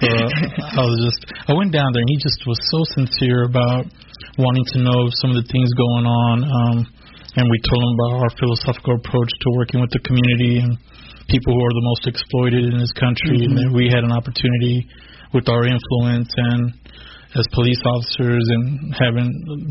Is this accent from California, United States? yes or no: yes; Los Angeles, California, United States; born there; my parents came here as immigrants as well, looking yeah. for a better life. And I was lucky. I was born in Los Angeles